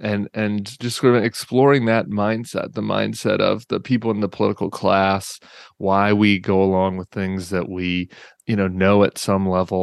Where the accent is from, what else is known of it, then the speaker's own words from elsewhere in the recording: Colorado, United States; So I grew up in Colorado and I started as a young high school kid being a political nerd.